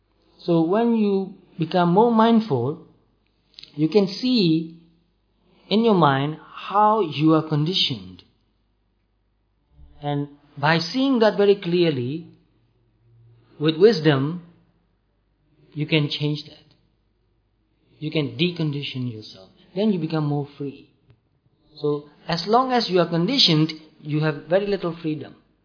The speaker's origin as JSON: {"language": "English", "country": "Myanmar", "tie": "born or raised there", "said": "I was born in Burma, and I've lived there until now. So I am conditioned by the culture that I was born in."}